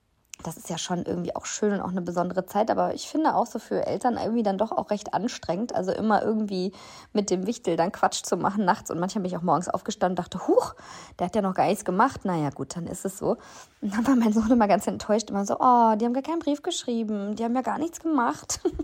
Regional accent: West Germany, Germany; Ich komme ja aus Westdeutschland und da war es dann immer so, dass das Christkind kam

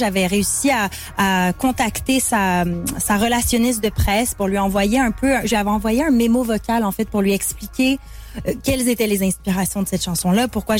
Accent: Quebec, Canada; Parce que, bon, évidemment, vous le savez, je suis québécoise.

